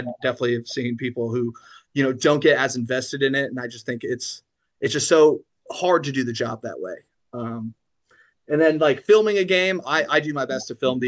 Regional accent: Los Angeles, California, United States; I am from the beach where the sun sets and not sunrises. I am from Los Angeles, California. Grew up a pretty big jock.

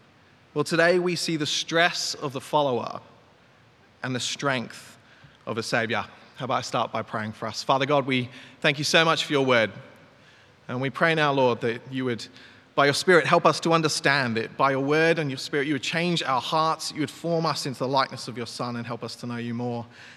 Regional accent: England, United Kingdom; So I'm already suspicious as an English person whenever Glasgow is brought up.

